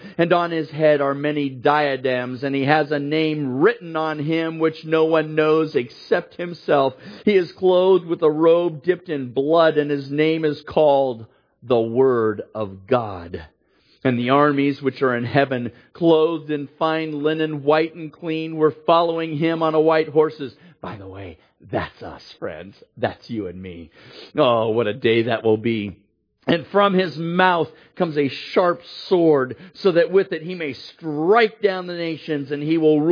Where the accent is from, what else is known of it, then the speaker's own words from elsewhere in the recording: California, United States; And of course, growing up in the Bay Area, I was a huge Oakland A's fan, all right? Because I lived on the East Bay